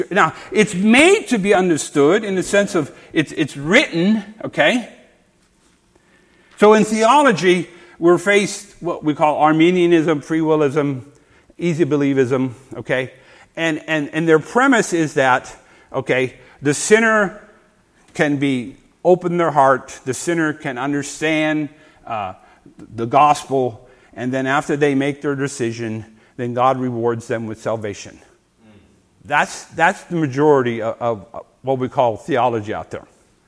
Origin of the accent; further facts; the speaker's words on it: Canada; moved away; I came down from Canada 7 years, and maybe I was culture shocked. You know, in Canada, it's a different ball game totally.